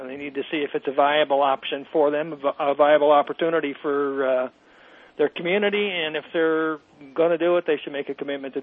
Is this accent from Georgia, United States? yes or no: no; Alaska, United States; moved away; I'm from Alaska originally, so I'm all familiar